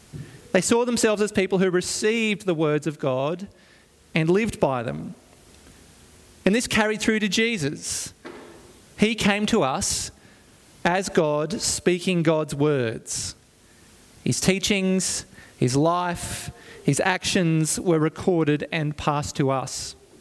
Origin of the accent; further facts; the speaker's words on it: Byron Bay, New South Wales, Australia; I grew up in Byron Bay, which was beautiful, and we lived right on the beach pretty much.